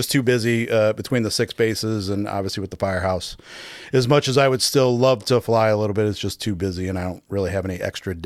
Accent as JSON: {"language": "English", "town": "Granite City", "region": "Illinois", "country": "United States", "tie": "born or raised there", "said": "I grew up in Granite City, Illinois."}